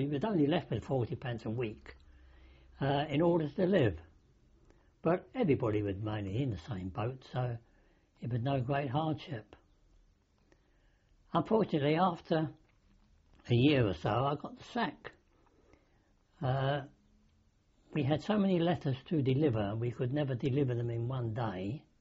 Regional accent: Plaistow, London, United Kingdom; I was born in the East End of London, Plaistow, 1920.

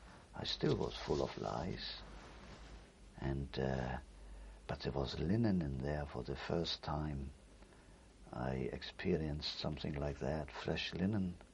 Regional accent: Hamburg, Germany; And I came from Hamburg, I didn't really know. I hadn't heard from my mother.

